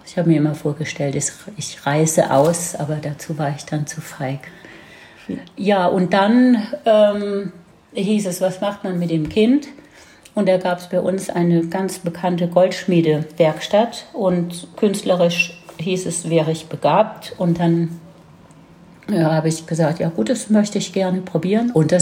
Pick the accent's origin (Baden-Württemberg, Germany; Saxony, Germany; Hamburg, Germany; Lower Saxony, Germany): Baden-Württemberg, Germany; Ziegelbach; accent: Mannheim dialect; Oder Heidelbergerisch. Und ich bin in Ziegelbach aufgewachsen.